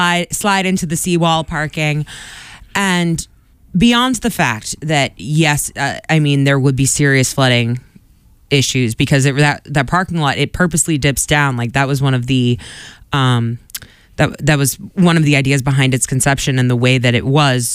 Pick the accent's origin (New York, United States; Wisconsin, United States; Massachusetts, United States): Massachusetts, United States; Quincy; because, you know, I grew up in Quincy, and being in Quincy Center, I know every savvy parking trick.